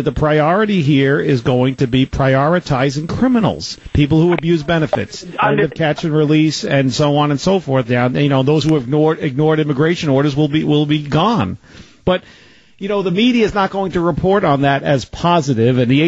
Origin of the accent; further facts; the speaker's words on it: New York City, New York, United States; let's check out what Chris at WABC from my hometown in New York City has to say